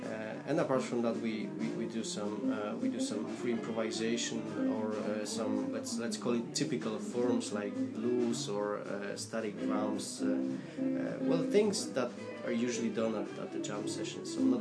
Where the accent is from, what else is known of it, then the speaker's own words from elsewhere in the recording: Poland; now in Dublin, Ireland; I came from Poland. I live in Dublin now.